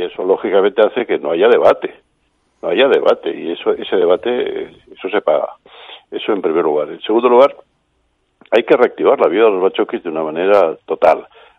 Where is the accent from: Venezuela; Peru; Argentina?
Venezuela; yo, que tú sabes que yo soy de venezolano